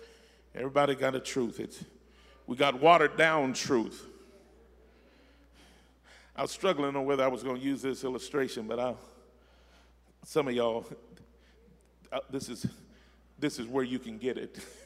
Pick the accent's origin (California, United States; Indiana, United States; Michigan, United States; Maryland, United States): Indiana, United States; Evansville; I'm from Evansville by way of Tucky